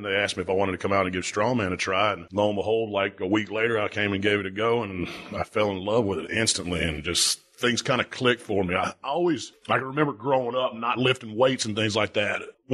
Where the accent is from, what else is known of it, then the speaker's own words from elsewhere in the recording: Sherrills Ford, North Carolina, United States; born there; now in Orlando, United States; I was born in Sherrills Ford, North Carolina, a little town maybe 45 minutes outside of Charlotte. Right now I live in Orlando